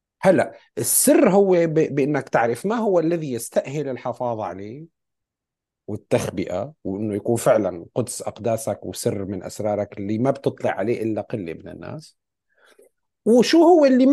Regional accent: Syria; طبيعة ثقافتنا كسوريين هي ثقافة بتحب الضبضبة، تحب التحفظ، تحب الحفاظ على المساحة الداخلية

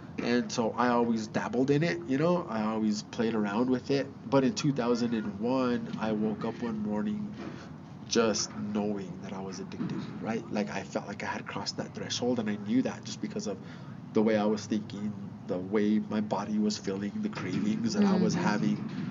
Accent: Espanola, New Mexico, United States; I was born and raised here in Espanola, New Mexico. I graduated from Espanola Valley High in 1996.

